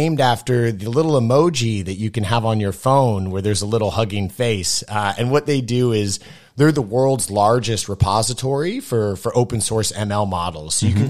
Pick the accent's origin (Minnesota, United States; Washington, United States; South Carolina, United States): Washington, United States; Seattle; now in Sweden; You mentioned I grew up in Seattle, and so I've spent a lot of time outdoors in my life, and I live in Sweden